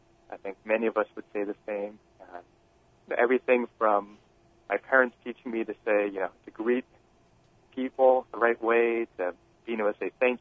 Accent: San Gabriel, California, United States; I grew up in the city of San Gabriel. It's just south of Pasadena, if you've ever seen the Rose Parade. Probably know that area of where I grew up. And it's just outside of Los Angeles.

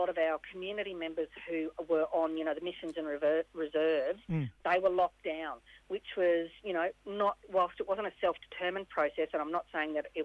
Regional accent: Queensland, Australia; Being a Queenslander and being in Cairns, you know, yourself, and being very close up there to Yarrabah, and, you know, where my own family, a lot of my own family are from, Warrabinda, on my mum's side

